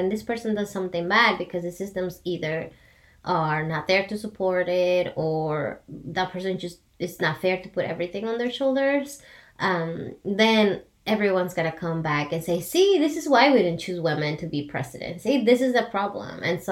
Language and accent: English; Peru; English is a second language; now in United States; And I moved here from Peru 12 years ago.